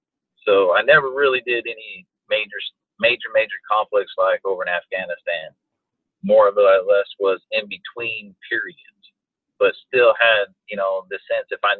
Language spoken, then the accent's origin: English; Colorado, United States; also born or lived in Washington State; So originally I grew up in Colorado in the Rocky Mountains.